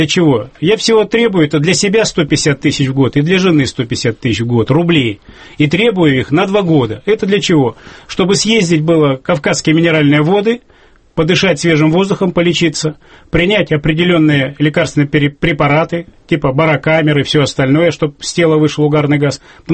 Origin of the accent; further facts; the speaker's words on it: Siberia, Russia; я в 34 года стал мэром города Сибирского, я сибиряк